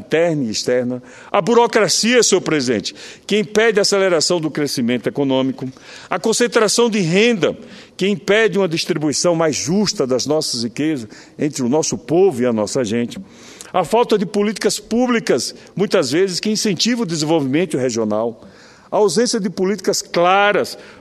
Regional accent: Brazil; Eu sou brasileiro, sim, com muito orgulho.

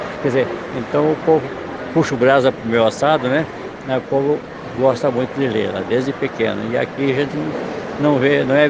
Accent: South Region, Brazil; now in Brasília, Brazil; Eu, por exemplo, hoje eu sou porque resido, mas eu sou do Sul, né?

